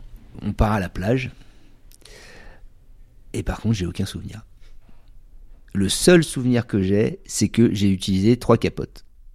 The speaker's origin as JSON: {"language": "French", "town": "Bordeaux", "region": "Nouvelle-Aquitaine", "country": "France", "tie": "born or raised there", "said": "je suis originaire de Bordeaux"}